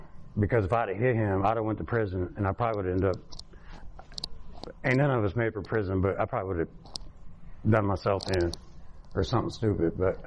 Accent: Kokomo, Indiana, United States; born there; So, I was born in Kokomo, obviously

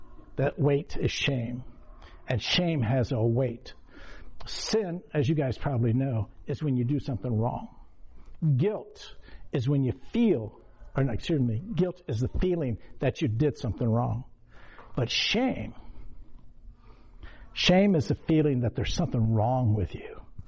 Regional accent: Fort Wayne, Indiana, United States; born there; also born or lived in Colorado / Los Angeles; I just moved from, you know, from, I was born in Fort Wayne, but I cut them off, and I moved to Colorado, and then I moved to Los Angeles, or south of LA.

